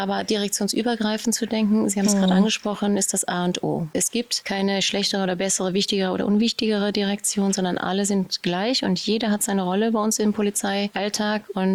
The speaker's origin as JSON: {"language": "German", "town": "Cologne", "region": "North Rhine-Westphalia", "country": "Germany", "said": "ich bin Kölnerin"}